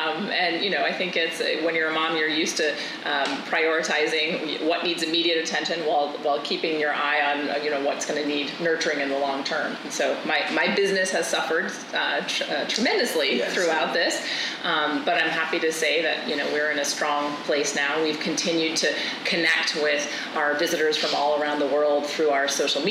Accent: Vermont, United States; I grew up in Vermont. It's a state with more cows than people, and very rural, but very agricultural.

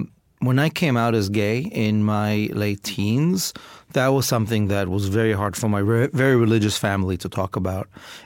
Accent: Israel; My father was a Holocaust survivor, and I grew up in Israel in a situation of great privilege.

